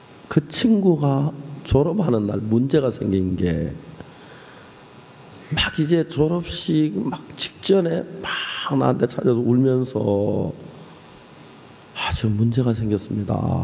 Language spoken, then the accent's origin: Korean; Seonsan, North Gyeongsang, South Korea; 경북 선산 사람 혹시 있어? 물어봤어요. 제 고향이 선산이니까